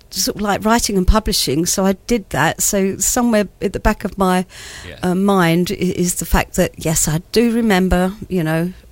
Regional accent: Harlow, East of England, United Kingdom; also born or lived in London; I was born in London, but grew up in a new town, which was Harlow in Essex.

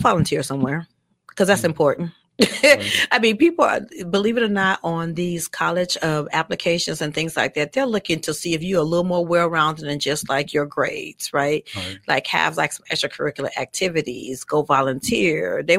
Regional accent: Muskegon Heights, Michigan, United States; because I wasn't born in Detroit. I wasn't born in Grand Rapids. I was like, I'm literally from Muskegon Heights.

